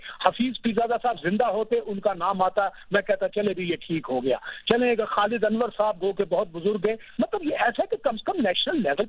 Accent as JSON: {"language": "Urdu", "region": "Balochistan", "country": "Pakistan", "said": "میں بلوچستان سے تعلق رکھتا ہوں،"}